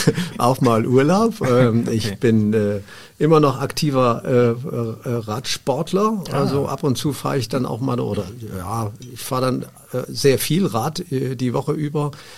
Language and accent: German; Leipzig, Saxony, Germany; Ich stamme ja aus Leipzig, ich bin Leipziger